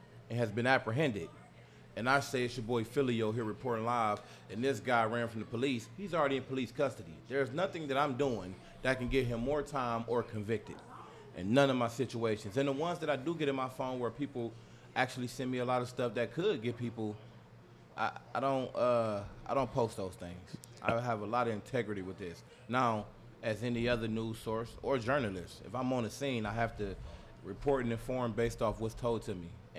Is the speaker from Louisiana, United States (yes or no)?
no; Cleveland, Ohio, United States; East side of Cleveland.